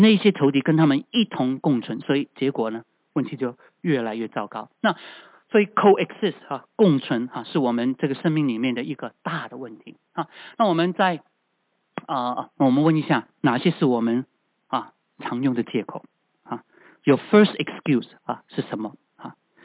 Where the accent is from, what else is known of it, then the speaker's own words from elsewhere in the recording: China; 这是我们中国人带进这个西方国家来了啊